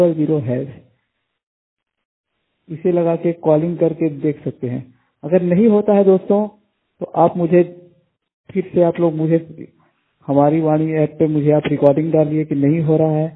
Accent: Anuppur, Madhya Pradesh, India; मैं मध्य प्रदेश अनूपपुर का निवासी हूँ, 100% ब्लाइंड।

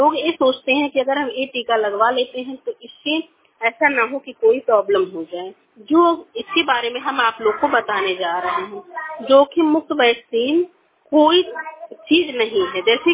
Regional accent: Kharaiya, India; मैं खरैया से हूँ, मेरा उम्र 54 इयर्स है।

